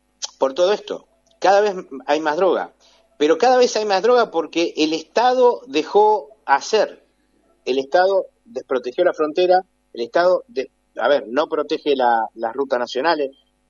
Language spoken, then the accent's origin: Spanish; Buenos Aires, Argentina; La droga, hoy, cuando yo vine, yo soy porteño, cuando yo vine al norte... había droga, pero no la droga que hay hoy.